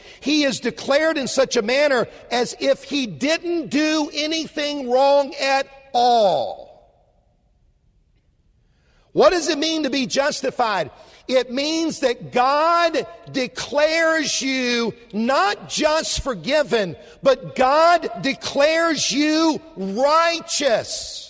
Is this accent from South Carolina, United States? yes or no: yes; Columbia, South Carolina, United States; I'm a South Carolina boy, and I accept that very gratefully. Now, he almost threw under the bus my hometown, which is Columbia.